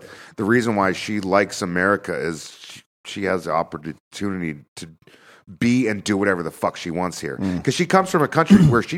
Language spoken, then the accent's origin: English; United States; I think I could talk shit about my country in all sorts of different contexts all day long, but I am an American and this is where I belong.